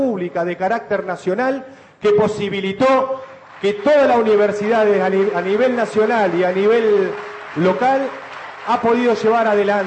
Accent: Argentina; Esa es la responsabilidad que tenemos como argentinos y como universitarios.

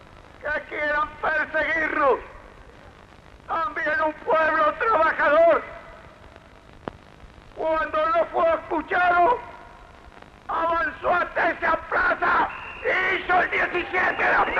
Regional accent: Argentina; íbamos a cumplir como argentinos y como trabajadores.

